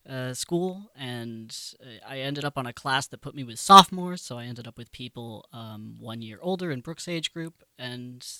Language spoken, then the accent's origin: English; Marlborough, Massachusetts, United States; also born or lived in upstate New York; now in Seattle, United States; I grew up in Marlborough, Massachusetts, as a suburb about halfway between Worcester and Boston. It's not really a suburb of either city, but it's a suburb in Massachusetts, and yeah, my whole childhood was there.